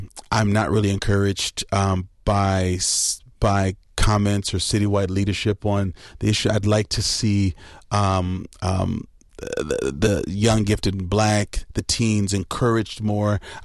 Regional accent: Madison, Wisconsin, United States; Come on, we're from Madison.

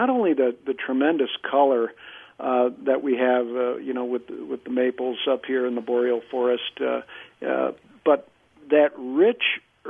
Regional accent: Green Bay, Wisconsin, United States; I grew up in Green Bay.

